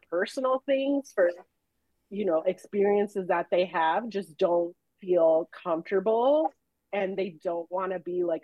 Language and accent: English; Milwaukee, Wisconsin, United States; I was born here. I was born in the States. I was, you know, raised here in Milwaukee where I live.